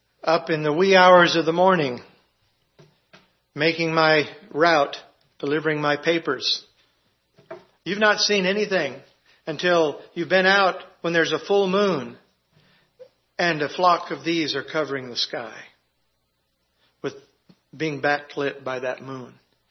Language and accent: English; Springfield, Oregon, United States; I grew up on the West Coast, Springfield, Oregon. I lived on a major flyway for a lot of these migratory birds.